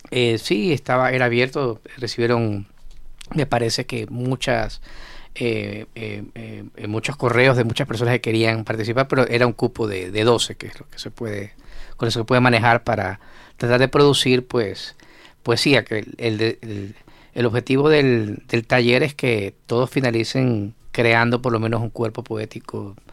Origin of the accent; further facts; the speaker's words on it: Guayaquil, Guayas, Ecuador; now in Concepción, Chile; como vengo de Guayaquil, que es un lugar donde solo hace calor y más calor, digamos que el frío me gusta.